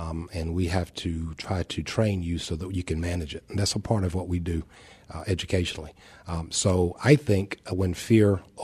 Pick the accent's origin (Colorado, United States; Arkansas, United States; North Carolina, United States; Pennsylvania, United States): North Carolina, United States; Roanoke Rapids; my dad was arrested by the cops in Roanoke Rapids, North Carolina, my hometown.